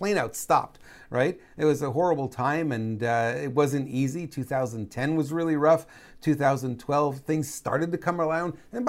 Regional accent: Canada; I grew up in Canada, I know.

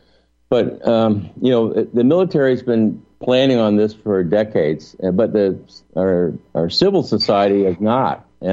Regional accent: Missouri, United States; And I'm from Missouri, so, show me if I'm wrong.

